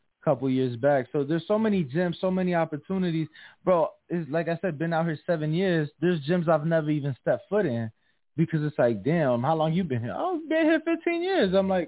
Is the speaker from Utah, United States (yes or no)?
no; Chicago, Illinois, United States; I'm from Chicago. I'm from Chicago.